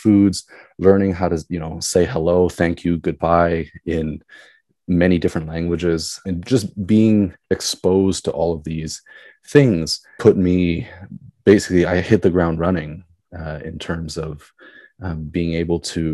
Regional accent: Tokyo, Japan; I was born and raised here in Tokyo, and I attended Santa Maria and then finished at St. Mary's.

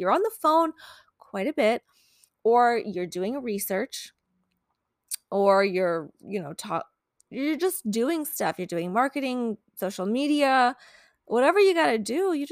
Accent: Long Beach, California, United States; I'm not hating on LA. I grew up in Long Beach. It's a suburb of LA.

